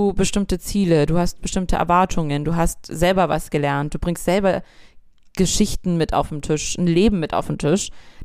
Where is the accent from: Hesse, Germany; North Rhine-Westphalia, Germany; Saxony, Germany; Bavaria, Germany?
Saxony, Germany; Dresden; Viele von denen oder einige von denen sind da geblieben, also in Dresden, wo ich herkomme